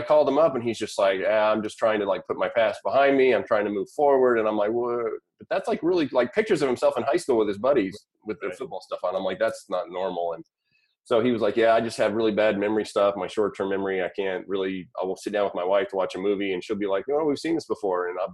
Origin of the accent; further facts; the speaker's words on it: Arkansas, United States; I grew up in Arkansas, a small town out there in Arkansas. Actually, we had a farm and everything at one point, pigs, chickens, the whole shebang.